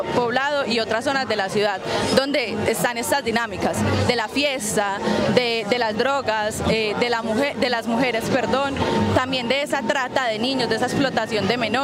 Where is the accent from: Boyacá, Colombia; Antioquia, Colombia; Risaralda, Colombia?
Antioquia, Colombia; Medellín; nosotros mismos como paisas, como medellinenses nos hemos dado